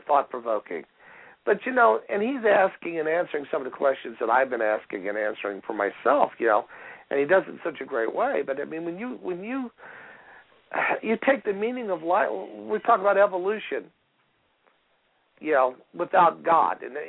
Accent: United States; born there; I was born outside of St. Louis before the Environmental Protection Agency, and I remember the sky being brown of a day because of all the industrial pollution.

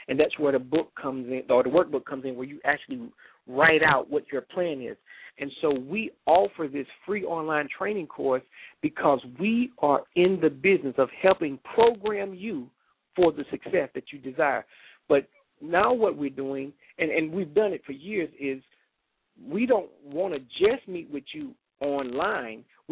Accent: Atlanta, Georgia, United States; also born or lived in Chicago / St. Louis; Born in Chicago, lived the first part of my childhood in St. Louis, Missouri, and then the second part in Atlanta, Georgia, right there in College Park. And so when I go to Atlanta, it's like going home.

